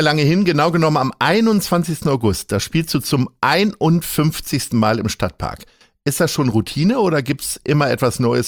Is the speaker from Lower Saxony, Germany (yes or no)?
yes; Hanover, Lower Saxony, Germany; meine Heimatstadt